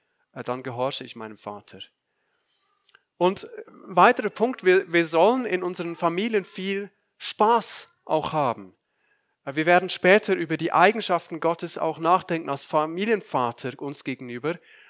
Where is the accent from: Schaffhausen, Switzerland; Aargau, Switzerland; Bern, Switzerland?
Aargau, Switzerland; aus dem Aargau, aus der Schweiz, aus meiner Heimat.